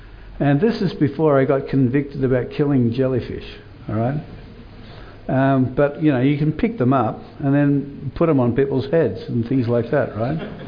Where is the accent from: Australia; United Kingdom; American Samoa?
Australia; Sydney, New South Wales; now in Perth, Australia; So I grew up next to the beach. I come originally from Bondi. I grew up in the eastern suburbs of Sydney, and I spent most of my life at the beach.